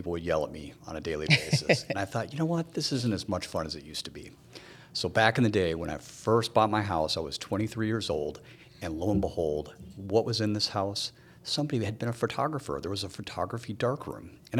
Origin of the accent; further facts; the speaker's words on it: Burnsville, Minnesota, United States; I grew up in Burnsville, went to Burnsville High School